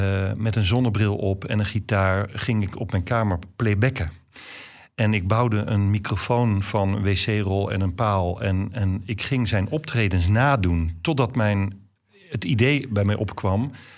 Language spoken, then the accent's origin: Dutch; Haren, Groningen, Netherlands; het gezin waar ik opgegroeid ben in Klein Koppen aan de Rijksstraatweg 255A in Haren.